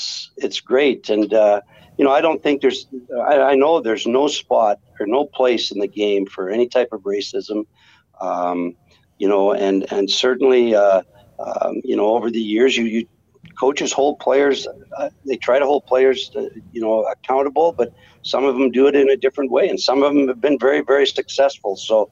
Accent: Weyburn, Saskatchewan, Canada; it goes back to when we were growing up in Weyburn, Saskatchewan.

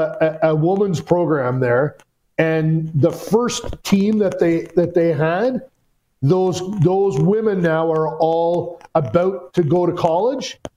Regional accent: Peterborough, Ontario, Canada; I cheered for the Montreal Canadiens because, in my hometown in Peterborough, you could watch the Leafs on Channel 5, which came out of Toronto

